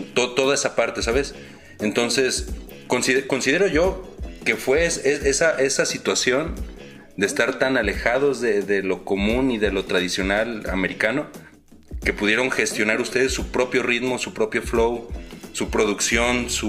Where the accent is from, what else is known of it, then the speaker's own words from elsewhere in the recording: Mexico; mucho después de lo que comúnmente a mí como mexicano me llegaba